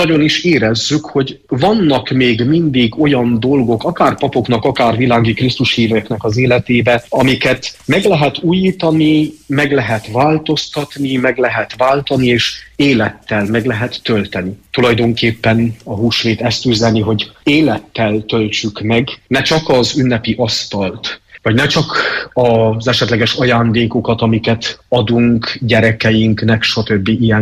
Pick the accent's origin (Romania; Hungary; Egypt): Romania; Csíkdelne, Harghita; ugyanis én Csíkdellén nevelkedtem, és a falunak a kápolnáján túl, illetve mellette van nem messze egy anyatemplom